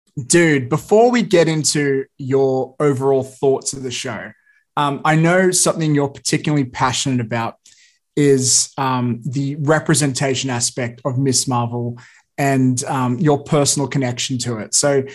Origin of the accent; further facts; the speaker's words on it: Blacktown, New South Wales, Australia; I'm from Blacktown, so there's a couple around.